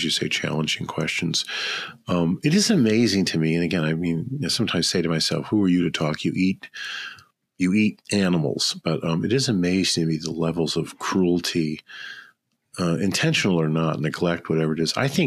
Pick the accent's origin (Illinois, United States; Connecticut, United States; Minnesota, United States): Illinois, United States; Chicago; Yeah, no, I mean, I grew up with in Chicago.